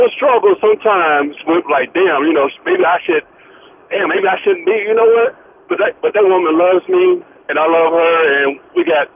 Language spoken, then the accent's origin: English; Omaha, Nebraska, United States; You know, I'm not from Colorado. I mean, Colorado is very diverse. I'm from Omaha, which...